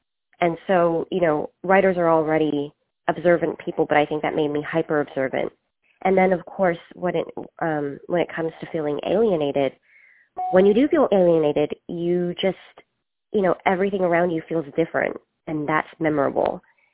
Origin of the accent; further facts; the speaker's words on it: United States; born there; I'm Chinese American. I was born in the States, and I speak Chinese, but my Chinese isn't that good.